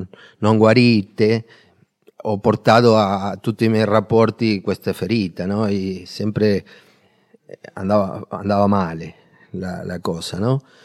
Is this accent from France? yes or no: no; Argentina; sono dell'Argentina, ho 53 anni.